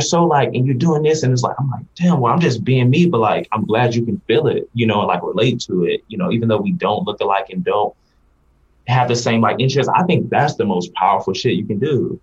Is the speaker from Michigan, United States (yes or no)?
no; Texas, United States; I grew up in Texas and Black people, we've always loved her.